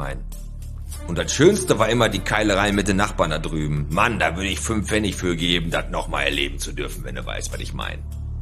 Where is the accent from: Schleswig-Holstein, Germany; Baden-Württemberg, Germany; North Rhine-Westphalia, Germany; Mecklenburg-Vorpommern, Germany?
North Rhine-Westphalia, Germany; Bottrop; ich bin ein echter, richtiger Bottropper Junge. Ich bin hier in der Hood groß geworden und werde auch hier unter die Erde gebracht